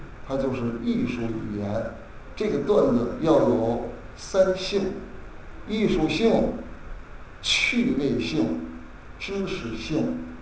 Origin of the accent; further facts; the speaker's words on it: Tianjin, China; 我记得有一个笑话，就是我刚考进相声队的时候，由于是土生土长天津人，说话字眼儿尖团不分，三山四水呀